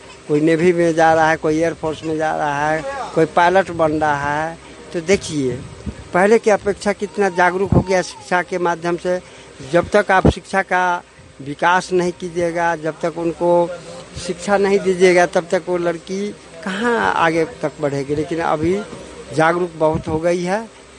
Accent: Bihar, India; मैं धमौन पंचायत का दसवीं धमौन पंचायत के रहने वाला हूँ, समस्तीपुर जिला मेरा पड़ता है।

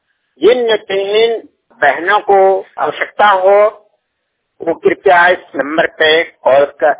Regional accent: Deoghar, Jharkhand, India; मेरा जिला देवघर झारखंड है।

